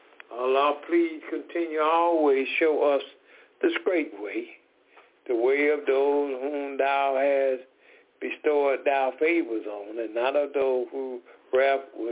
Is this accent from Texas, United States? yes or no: no; Decatur, Georgia, United States; And we are from Decatur, Georgia.